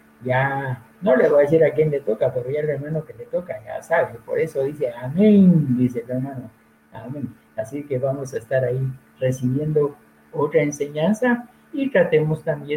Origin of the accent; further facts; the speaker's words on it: Guatemala; Somos guatemaltecos también aquí, ¿verdad?